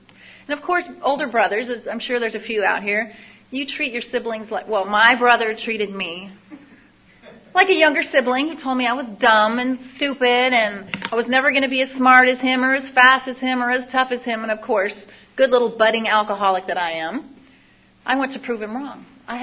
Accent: Seattle, Washington, United States; And I grew up in Seattle, Washington, by a single mother and a brother 3 years my senior.

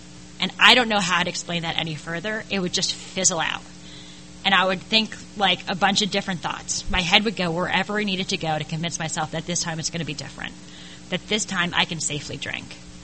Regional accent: New York, United States; I'm from a big Irish Catholic family. I grew up on the East Coast. I grew up right outside of New York.

